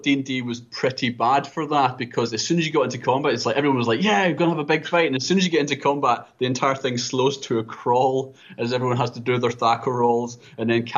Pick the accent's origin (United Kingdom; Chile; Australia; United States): United Kingdom; Well, we're British, you see, so it's more just seething rage under the table.